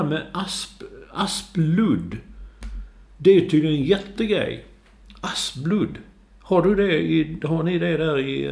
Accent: Sweden; så jag var ju svensk, men det är väldigt mycket svenska.

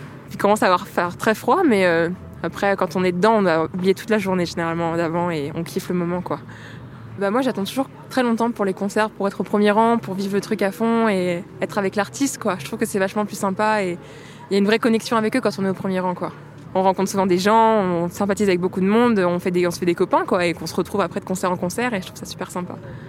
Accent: Poitiers, Nouvelle-Aquitaine, France; j'ai 21 ans, je suis de Poitiers

